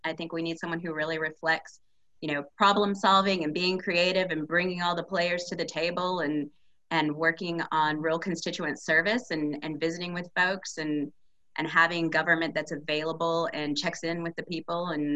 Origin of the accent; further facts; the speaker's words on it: Denton, Texas, United States; Denton's actually my hometown. I grew up here and graduated from Denton High School back in 1992, and then graduated from the University of North Texas a couple of times